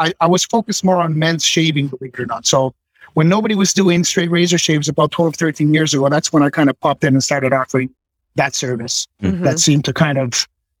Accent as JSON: {"language": "English", "town": "Toronto", "region": "Ontario", "country": "Canada", "tie": "born there", "said": "I was born in Toronto, and my studio is just about 30 minutes north of Toronto. Born to Italian immigrants. My dad came here and my mom came here when they were young. So I was raised in a family of hairstylists and barbers."}